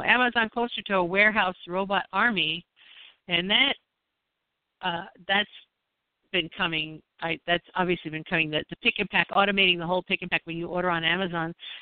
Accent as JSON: {"language": "English", "country": "United States", "said": "Well, I'm the American, they're the British, they're supposed to be able to speak."}